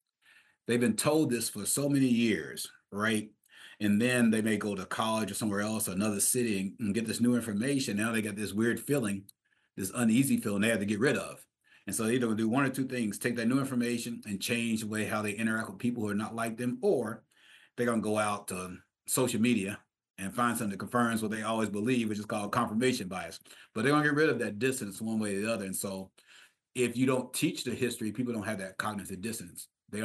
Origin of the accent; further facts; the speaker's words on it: Kentucky, United States; But yeah, I'm from Southeast Kentucky.